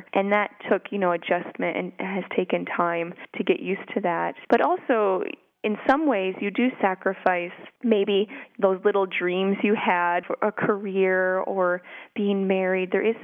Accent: United States; moved away as an adult; now in Leeds, United Kingdom; but I do find that being an American here

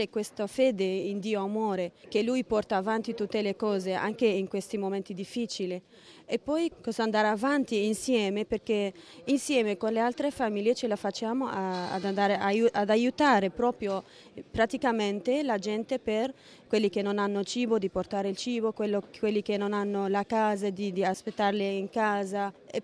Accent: Syria; C'è tante possibilità di vivere questa nuova evangelizzazione da noi in Siria.

